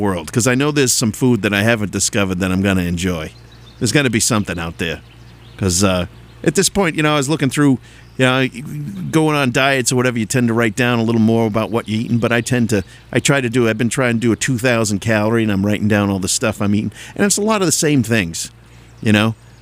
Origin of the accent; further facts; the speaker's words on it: Boston, Massachusetts, United States; It's a freckle. I'm from Boston.